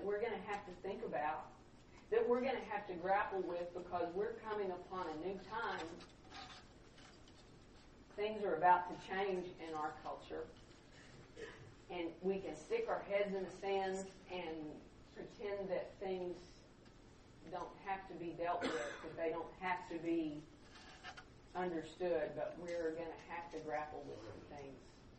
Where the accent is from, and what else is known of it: Texas, United States